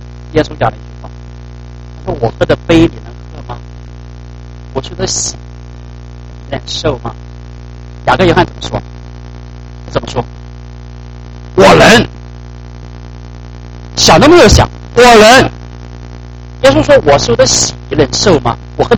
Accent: China; 我们中国人讲左丞右相，就是这个意思，就位置很高。

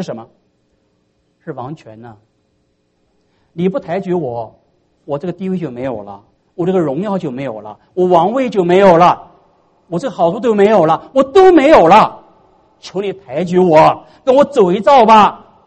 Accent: China; 我们中国人像我们人的面子太重要，我们每个人都觉得面子太重要了

